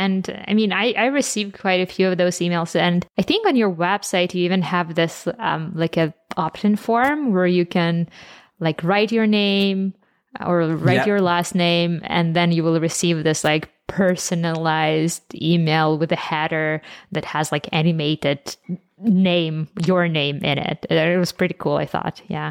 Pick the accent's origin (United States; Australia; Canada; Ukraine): Ukraine; English is a second language; moved away; I didn't grow up in North America. I'm originally from Ukraine, so we didn't have MySpace back in the day.